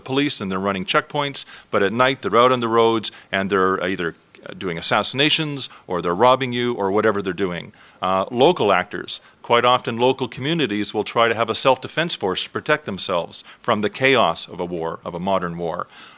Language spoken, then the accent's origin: English; Canada; I'm from Canada. And in Canada, for all the time I was growing up, for 40 or 50 years